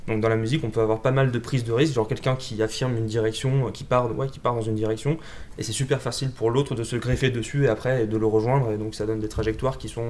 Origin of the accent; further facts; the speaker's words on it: Auvergne-Rhône-Alpes, France; je suis saxophoniste. J'ai grandi en Savoie, donc là-bas, je fais plutôt de l'escalade, de la montagne, tout ça.